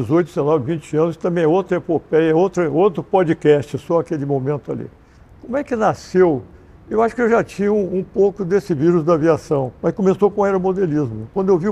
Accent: Campinas, São Paulo, Brazil; born there; Bom, eu nasci em Campinas, São Paulo, em 1942.

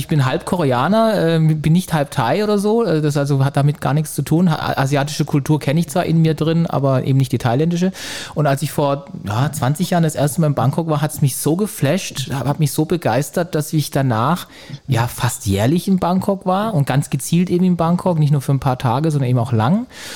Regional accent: Reichenbach, Baden-Württemberg, Germany; Ich komme aus dem Schwarzwald, ich komme aus einem Dorf, Reichenbach, das hatte mehr, ist kein Spaß jetzt, es hatte mehr Kühe, Milchkühe als Einwohner.

